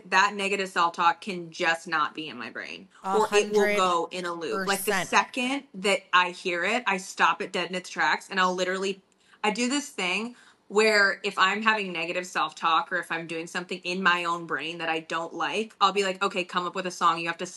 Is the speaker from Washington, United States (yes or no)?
no; Minnesota, United States; I moved all over the place, but I grew up in Minnesota mostly.